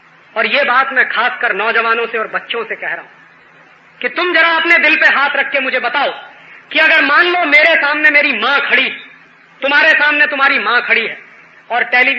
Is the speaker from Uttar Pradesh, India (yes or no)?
yes; Allahabad, Uttar Pradesh, India; मैंने मेरे शहर में सर्वे कराया था इलाहाबाद में